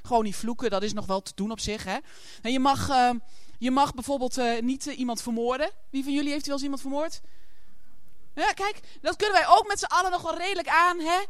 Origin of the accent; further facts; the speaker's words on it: Aalten, Gelderland, Netherlands; Ik kom uit Aalten.